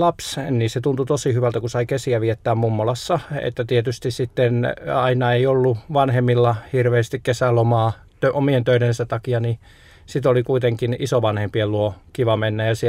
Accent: Tampere, Pirkanmaa, Finland; born there; also born or lived in Seinäjoki; No itse asiassa mä oon Tampereelta syntynyt. Tampereella on asuttu silloin, kun oon syntynyt, ja sitten Seinäjoella on myös osan lapsuudesta asunut, mutta pienellä maaseutukaupungissa on asunut suurimman osan lapsuudestani nuoruuteni, ja sitten mummolat on ihan maaseudulla ollut

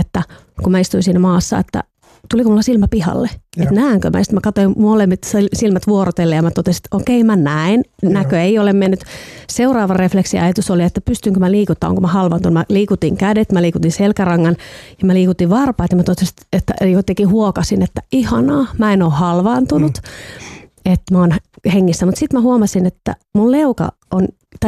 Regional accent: Ostrobothnia, Finland; itse kun mä oon Pohjanmaalta kotoisin, niin meillä on vain Jouppilan vuori, joka on sisään pieni nyppylä

